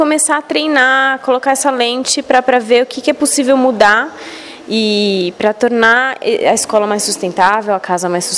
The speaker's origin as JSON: {"language": "Portuguese", "town": "Campinas", "region": "São Paulo", "country": "Brazil", "said": "eu sou de Campinas"}